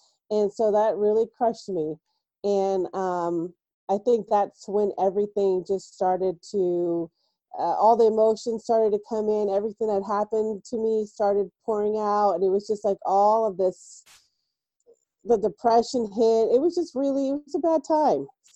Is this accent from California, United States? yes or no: yes; Simi Valley, California, United States; So I was raised in California in a small town called Simi Valley.